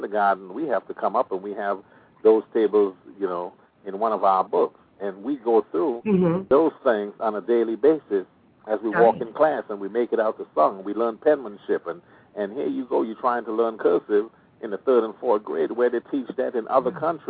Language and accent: English; Trinidad & Tobago; born there; I was born in Trinidad and Tobago.